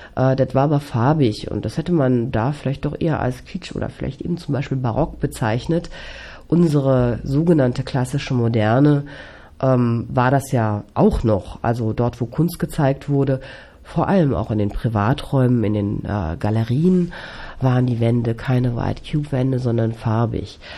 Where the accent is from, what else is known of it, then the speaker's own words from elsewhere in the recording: Hesse, Germany; Ich bin ja hier in Hessen groß geworden